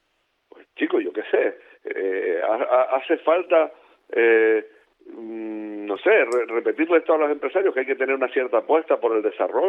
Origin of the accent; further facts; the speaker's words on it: Canary Islands, Spain; pero como canario y como persona que tiene la oportunidad de hablar aquí en esta casa